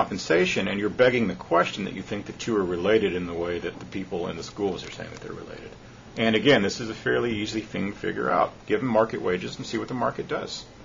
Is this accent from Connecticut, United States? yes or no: no; Lubbock, Texas, United States; I mean, I'm from Lubbock, Texas, a little town in the middle of nowhere.